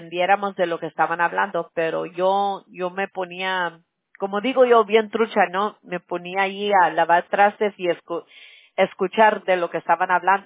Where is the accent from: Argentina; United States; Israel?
United States; California; accent: pocho; Spanish is a second language; Yo soy de California. Mi español es más como de pocha. Mis abuelos eran de México, ¿no?